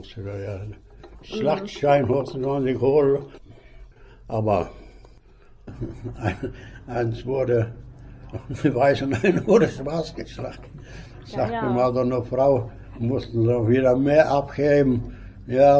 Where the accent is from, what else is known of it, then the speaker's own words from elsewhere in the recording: Bornholz, Germany; born there; Geboren bin ich in Bornholz, einen Kilometer weiter, wo ich jetzt wohne.